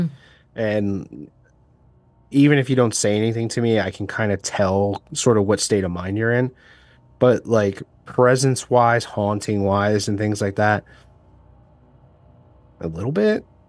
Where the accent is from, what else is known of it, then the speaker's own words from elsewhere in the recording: Bethlehem, Pennsylvania, United States; It goes back to, like, Ben Franklin actually spent time in my hometown. So it's an old town.